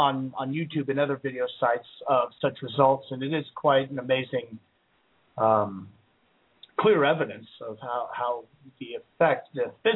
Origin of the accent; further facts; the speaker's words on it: Scotland, United Kingdom; Being Scottish myself, I have a lot of bagpipe music saved in my archives